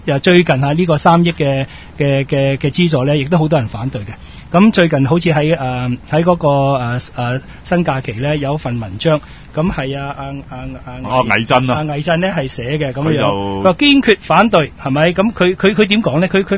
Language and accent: Cantonese; Hong Kong; 以前我哋香港人聽都未聽過嘅